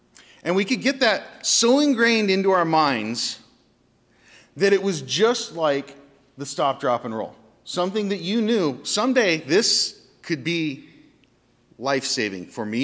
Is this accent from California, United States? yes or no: yes; California, United States; I'm growing up in California, earthquake drills.